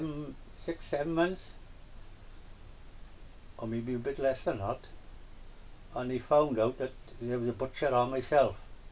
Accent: Bargoed, Wales, United Kingdom; also born or lived in Pentoyn; I was born in a little village further up the Rhymney Valley called Pentoyn. And I was 4 or 5 months old when we moved from there. It was after the war, Bargoed, where they built a new housing estate of steel houses.

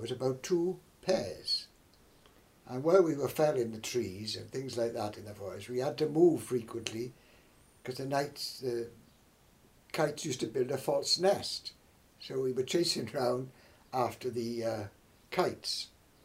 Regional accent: Newport, Wales, United Kingdom; miles from my hometown of Newport.

